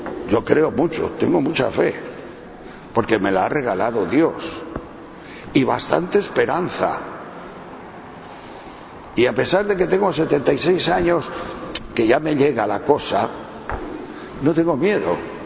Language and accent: Spanish; Castile and León, Spain; Yo voy por mi pueblo, voy por mi pueblo, que soy de León, del norte de León, que hay montañas muy altas